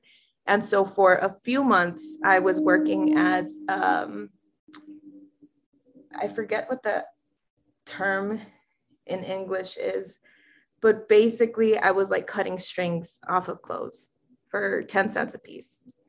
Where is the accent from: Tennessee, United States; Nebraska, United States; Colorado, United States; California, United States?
California, United States; Los Angeles; I am originally from East LA, and born and raised in East LA all day.